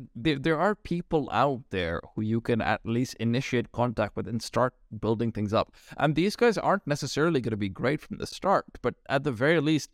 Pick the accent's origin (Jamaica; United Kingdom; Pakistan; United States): Pakistan; Hey, I'm from Pakistan. You're preaching to the choir.